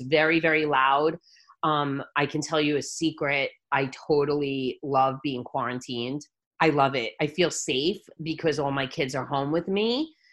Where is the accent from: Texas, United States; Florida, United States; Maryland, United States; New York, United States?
New York, United States; New York City; accent: New York; now in San Diego, United States; I am in San Diego. I was born and raised in New York City. That's where you get the big coffee accent.